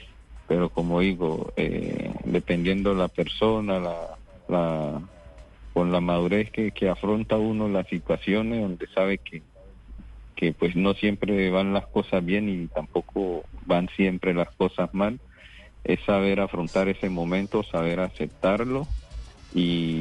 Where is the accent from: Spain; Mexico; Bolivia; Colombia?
Colombia; Villarrica, Cauca; vivía en Villarrica con mi madre y la concentración quedaba al norte de Cali. Y me despedí de mi mamá en mi pueblo